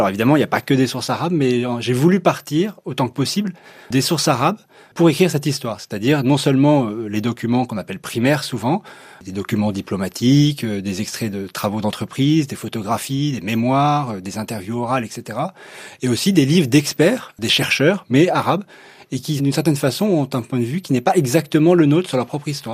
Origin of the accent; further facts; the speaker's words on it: France; en tant que Français, donc Européen